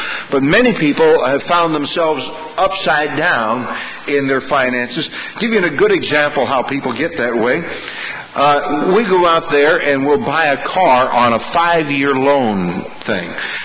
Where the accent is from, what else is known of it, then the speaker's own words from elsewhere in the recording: Canada; now in United States; I remember when my dad and I, we grew up in Canada. And when we came to the States here